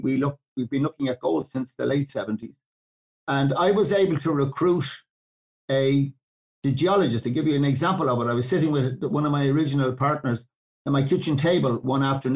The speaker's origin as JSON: {"language": "English", "town": "Clontarf", "region": "Leinster", "country": "Ireland", "said": "That's where I am calling you from. The small room, I'm in the same room for 51 years. Suits me, I'm from Clontarf. I live not too far away. My family, siblings are all around."}